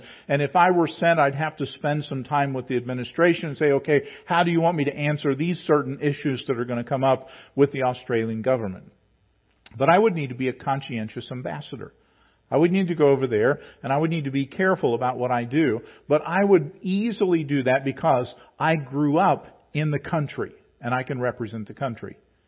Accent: West Virginia, United States; born there; Because I was born here. I was born in West Virginia, but I was still the United States.

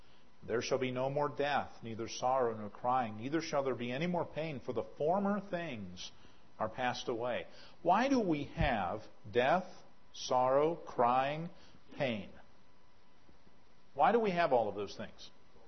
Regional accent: West Virginia, United States; I've been to mountains. I grew up in West Virginia.

